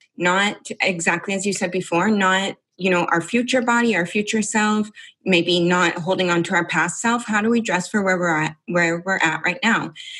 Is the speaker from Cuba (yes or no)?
no; Toronto, Ontario, Canada; moved away; I moved from Toronto in Canada.